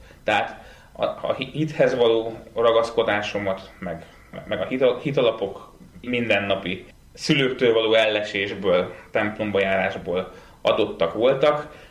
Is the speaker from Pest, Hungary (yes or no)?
yes; Üröm, Pest, Hungary; Nekem az egész családom ürömi. Innen Budapestől semennyire se, egy kicsi kis falucska.